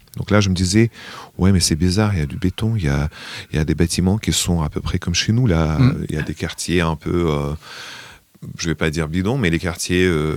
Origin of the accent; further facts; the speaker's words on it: Belarus; moved away as an adult; now in Le Havre, France; je suis musicien, je suis chanteur, auteur-compositeur, artiste biélorusse. Je viens de Biélorussie. Là, après les événements 2020-2021, j'ai pris la décision de partir et je me suis installé en France, au Havre.